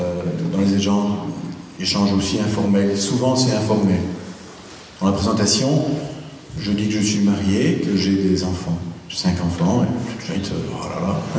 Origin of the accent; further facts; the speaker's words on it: Belgium; Donc on est issu de Belgique.